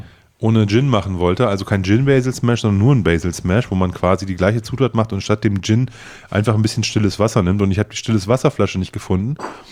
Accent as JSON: {"language": "German", "town": "Osnabrück", "region": "Lower Saxony", "country": "Germany", "tie": "born or raised there", "lives_now": "Leipzig, Germany", "said": "Als gebürtiger Osnabrücker, der in Sachsen wohnt, in Leipzig wohnt"}